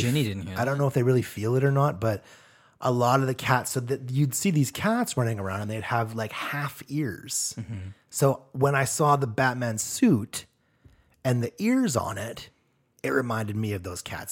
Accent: Alberta, Canada; growing up in Alberta, obviously very cold weather

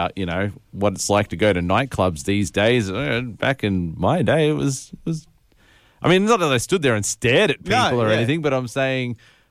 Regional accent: Gold Coast, Queensland, Australia; well, I mean, I grew up on the Gold Coast. So, you know, Surfers Paradise is like the mecca of nightclubs.

